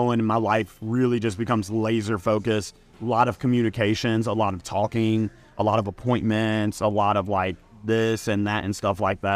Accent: Memphis, Tennessee, United States; I'm a Memphian 100%. I'm from Hickory Hill. Went to Ridgeway High School. I forgot I'm from Memphis. You got to say your high school. So can't just jump straight to college. Yeah. So grew up in Hickory Hill, went to Ridgeway High School, then went to University of Memphis

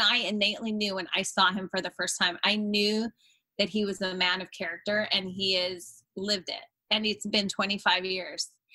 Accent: Canada; now in California, United States; because I'm from Canada, he's from here in California.

